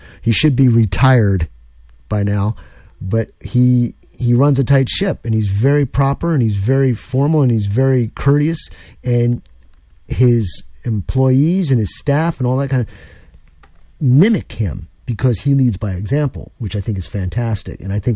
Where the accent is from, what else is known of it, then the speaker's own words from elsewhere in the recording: New York, United States; Yeah, I know. I'm from New York originally.